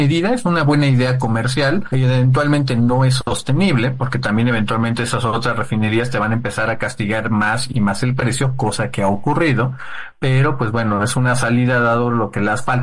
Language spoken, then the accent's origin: Spanish; Oaxaca, Mexico; ya diría que como oaxaqueño que dure todo el mes